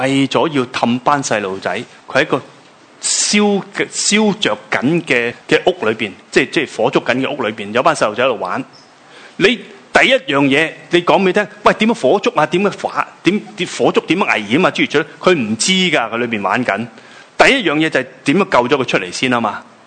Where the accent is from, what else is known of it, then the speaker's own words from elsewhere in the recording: Hong Kong; 你见到我正话咧讲说话咧，有时用夹杂咗啲英文咧，就系、是、关乎我哋香港人嘅语言习惯吓